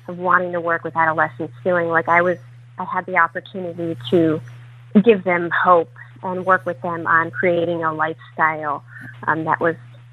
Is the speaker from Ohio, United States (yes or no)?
no; Cliffside Park, New Jersey, United States; So I grew up in Cliffside Park, New Jersey, a very small town right outside of New York City. And I came down to Florida to pursue my career